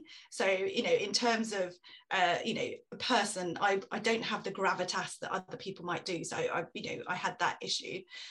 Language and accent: English; United Kingdom; I was still part of the British culture, and I'm British through and through.